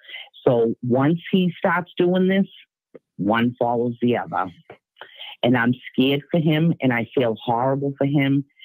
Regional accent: Boston, Massachusetts, United States; I grew up in Boston my whole life, and the corruption is real in this state.

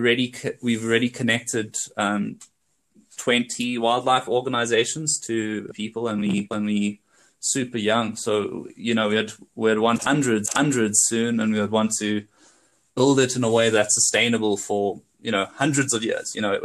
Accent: South Africa; also born or lived in Europe; I came back to South Africa. So I'm South African, but I was living in Europe at the time

